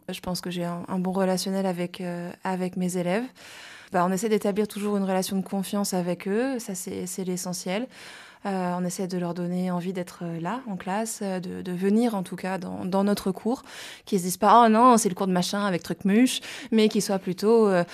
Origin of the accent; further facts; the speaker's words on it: Île-de-France, France; now in Dreux, France; Alors moi j'ai fait mes études à Tours et je suis originaire à la base de la région parisienne. Et comment je suis arrivée à Dreux en Eure-et-Loire ?